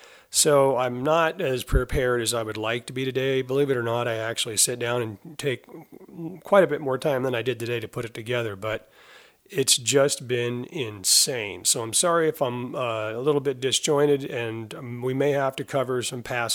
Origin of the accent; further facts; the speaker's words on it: Sandpoint, Idaho, United States; I'm from Sandpoint and kind of like ho-hum, whatever. I live in a beautiful place.